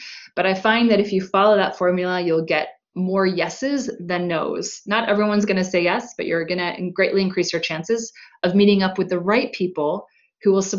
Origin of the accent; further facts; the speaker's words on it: Vienna, Virginia, United States; also born or lived in Washington, D.C.; I told you that I'm from the East Coast. I grew up in Vienna, Virginia, and lived in DC for a long time as a consultant.